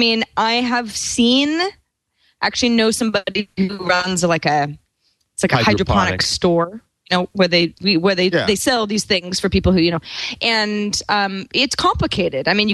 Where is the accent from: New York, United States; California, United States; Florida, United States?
California, United States; Sebastopol; I come from Sebastopol, California, which is no stranger to the marijuana movement.